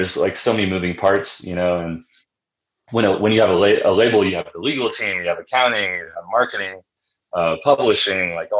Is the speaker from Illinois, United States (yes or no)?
yes; Illinois, United States; So I grew up in Central Illinois.